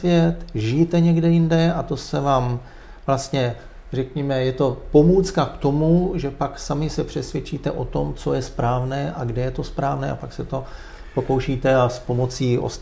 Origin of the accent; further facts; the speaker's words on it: Prague, Czechia; moved away as an adult; also born or lived in Germany; já jsem hrdý rodilý Pražák, vinohraďák. Takže vlastně člověk v životě udělal takový kruh. Já jsem vlastně z Prahy odcházel, když mi bylo 20, šel jsem studovat architekturu do Německa.